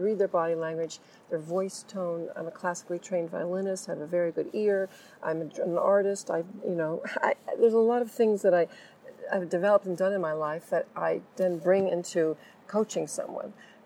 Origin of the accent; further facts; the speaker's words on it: California, United States; moved away; I'm American, I'm a networker. And what happened is I come from California, Silicon Valley